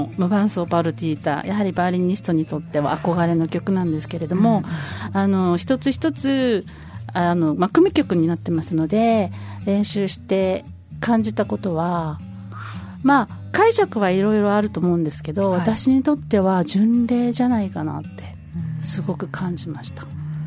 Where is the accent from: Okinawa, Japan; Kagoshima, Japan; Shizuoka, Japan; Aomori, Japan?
Okinawa, Japan; なんとなく私沖縄の、ね、出身なんで